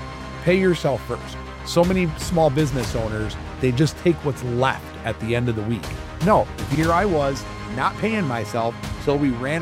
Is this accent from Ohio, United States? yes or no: no; Flint, Michigan, United States; also born or lived in Davison; Born and raised in Flint, and what they say is true.